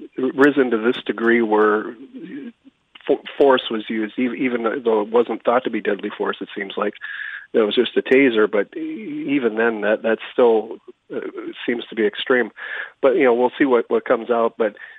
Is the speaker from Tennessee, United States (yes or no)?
no; Brooklyn Center, Minnesota, United States; I was born and raised in Brooklyn Center, Minnesota.